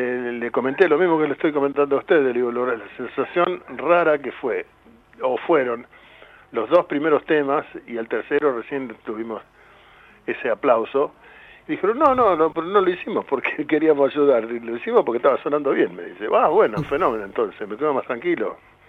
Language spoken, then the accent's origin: Spanish; Río Cuarto, Córdoba, Argentina; born there; now in Quilmes, Argentina; Río Cuarto está en mi corazón, tengo muchos familiares ahí. Me siento cordobés de nacimiento, lógicamente.